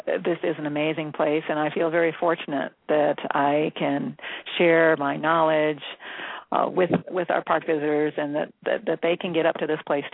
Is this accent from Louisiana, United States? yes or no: no; Barberton, Ohio, United States; also born or lived in Akron; I was born in Akron. I grew up in Barberton, Ohio.